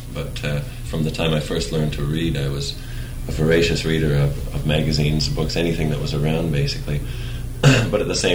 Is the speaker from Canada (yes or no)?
yes; Canada; That's right.